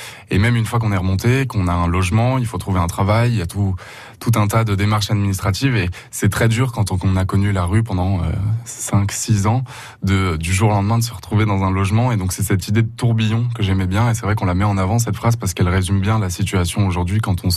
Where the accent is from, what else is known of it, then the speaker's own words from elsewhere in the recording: Paris, Île-de-France, France; moi je suis parisien